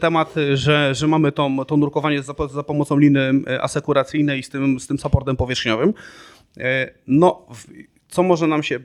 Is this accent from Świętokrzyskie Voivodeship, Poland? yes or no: no; Łódź, Łódź Voivodeship, Poland; my z Łodzi akurat mamy stosunkowo niedaleko to Jezioro Białe